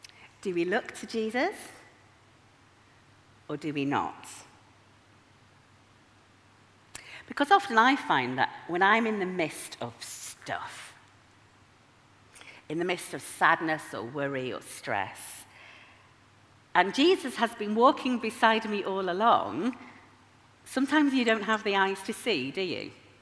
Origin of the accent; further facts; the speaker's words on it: Yorkshire and the Humber, United Kingdom; I'm from Yorkshire. I love all of Yorkshire